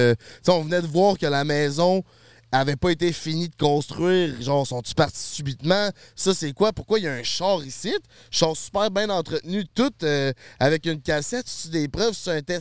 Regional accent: Charny, Quebec, Canada; Je m'en vais là-bas, puis moi, je viens de Charny, fait que tu sais, j'ai des petits skills pour rentrer par infraction.

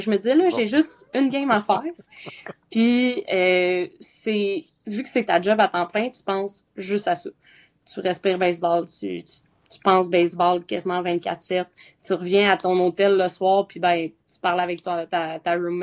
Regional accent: Quebec, Canada; moved away; Quand je suis partie du Québec, moi, je suis partie avec l'idée en tête qu'il était hors de question que je revienne au Québec sans un contrat pour les ligues mineures.

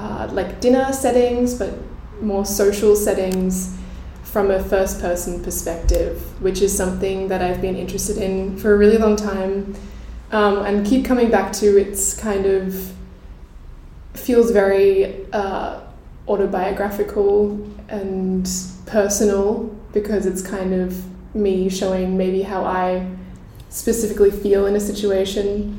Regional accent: Australia; now in Berlin, Germany; I grew up in Australia, but I've been in Berlin for the past 2 years now.

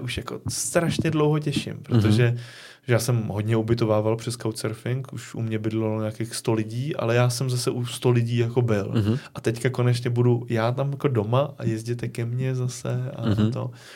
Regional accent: Sušice, Plzeň Region, Czechia; že já jsem původně ze Sušice, tak ze Sušice by jsem na kajaku chtěl dojet do moře

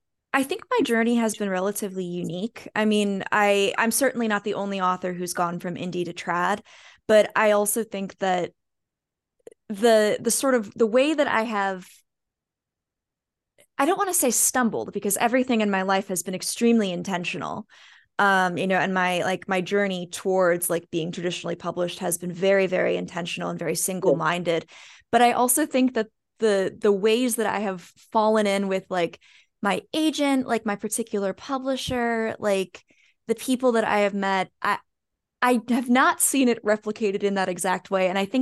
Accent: Midwest, United States; now in Iowa, United States; I'm in Iowa right now. And I was raised like in the Midwest and I went out to New York

